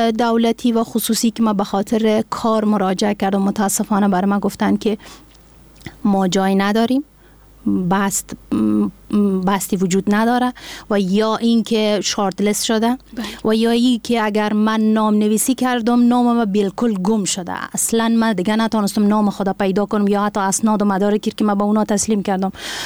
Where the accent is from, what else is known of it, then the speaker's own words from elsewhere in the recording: Farah, Afghanistan; خب در ابتدا ما از ولایت فرا هستم